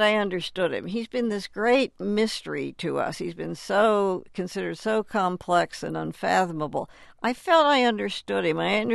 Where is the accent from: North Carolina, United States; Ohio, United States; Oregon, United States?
Ohio, United States; Cincinnati; Dominated my life growing up in Cincinnati.